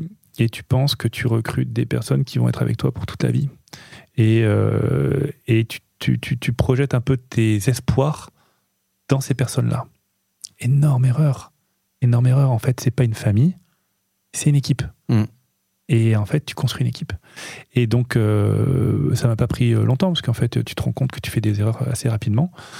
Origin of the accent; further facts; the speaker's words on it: Nice, Provence-Alpes-Côte d'Azur, France; Non, ben non, on est niçois.